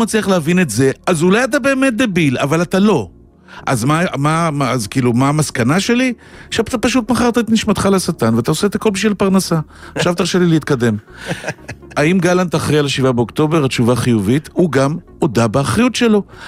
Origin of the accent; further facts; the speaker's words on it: Holon, Tel Aviv District, Israel; וכשאני נתקל בחלאה, אני קורא לה חלאה. ככה אני מחולון, מה לעשות?